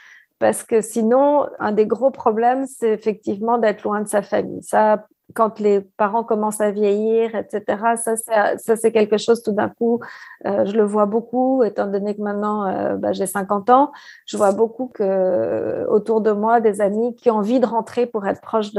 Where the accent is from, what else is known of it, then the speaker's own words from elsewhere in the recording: Switzerland; Alex est autrichien et moi, je suis suisse.